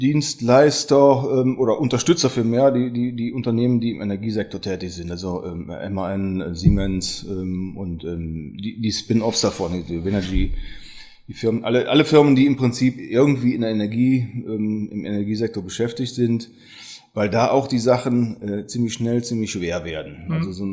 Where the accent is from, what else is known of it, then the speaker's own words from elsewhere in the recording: Ahaus, North Rhine-Westphalia, Germany; Ja, Ahaus ist auch meine Heimat. Also ich bezeichne Ahaus auch gerne und besten Gewissens als meine Heimat.